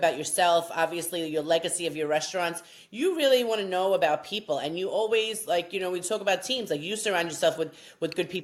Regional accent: Gravesend, New York, United States; I grew up in Gravesend where I live, which was a very predominantly Italian neighborhood.

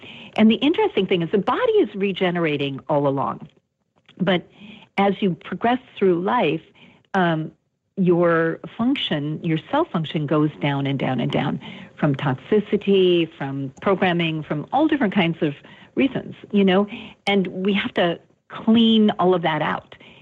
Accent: Minnesota, United States; born there; Beverly, I was born in Minnesota. You're my neighbor.

